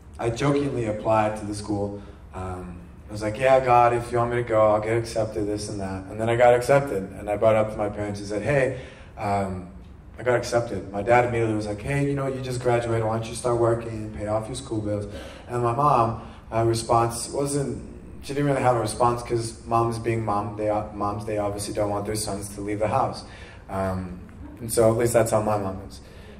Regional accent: Illinois, United States; So I grew up in the northern suburbs of Chicago, and born and raised in a Christian family.

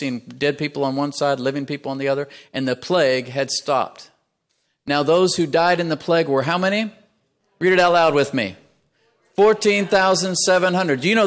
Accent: Texas, United States; I'm from Texas.

